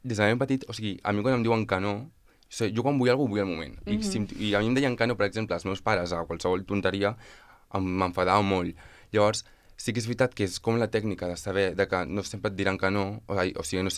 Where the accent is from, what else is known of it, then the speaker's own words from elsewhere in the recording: Catalonia, Spain; jo soc del Penedès i vaig començar a fer teatre allà des de ben petit i... Clar, ser d'un poble molt petit